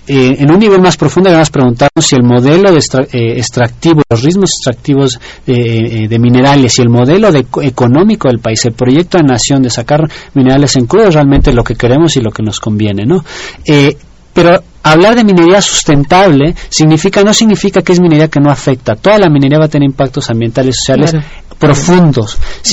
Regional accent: Mexico; los mayores consumidores, que no necesariamente somos los mexicanos, sino los extranjeros

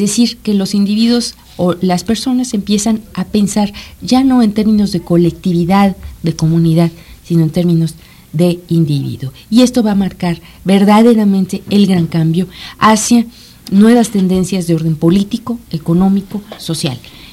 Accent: Mexico; todos somos mexicanos, todos tenemos una cierta identidad que nos refleja y que nos envía una imagen de lo que somos.

